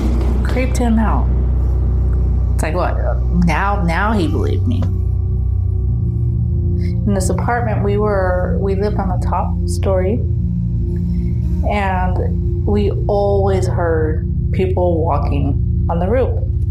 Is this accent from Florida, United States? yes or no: no; Phoenix, Arizona, United States; I'm from Phoenix, Arizona.